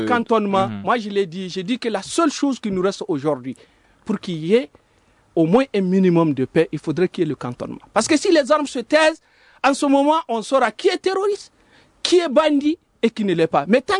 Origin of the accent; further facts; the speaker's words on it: north, Mali; moi je suis du Nord.